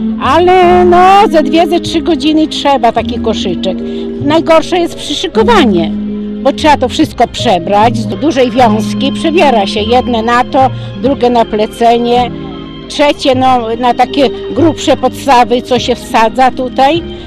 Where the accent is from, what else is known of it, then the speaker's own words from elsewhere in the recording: Sarnaki, Masovian Voivodeship, Poland; pochodzę z Sarnak.